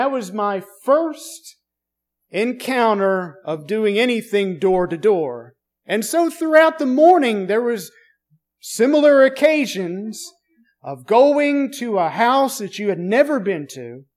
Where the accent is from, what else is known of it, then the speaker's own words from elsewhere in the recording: Nashville, Tennessee, United States; I was in the Boy Scouts, and I grew up in the West Nashville area.